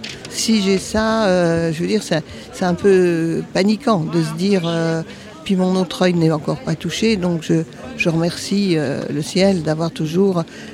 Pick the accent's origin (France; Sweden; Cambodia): France; Nancy, Grand Est; Je suis originaire de Nancy.